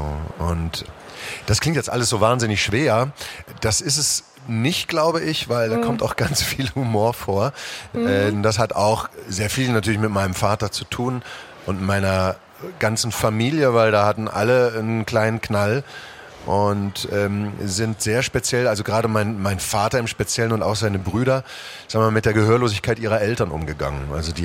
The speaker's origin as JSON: {"language": "German", "town": "Herdecke", "region": "North Rhine-Westphalia", "country": "Germany", "tie": "born or raised there", "said": "Aber bei uns in Herdecke gab es und gibt es immer noch ein sehr leidenschaftlich geführtes Laientheater. Und da bin ich irgendwann hin."}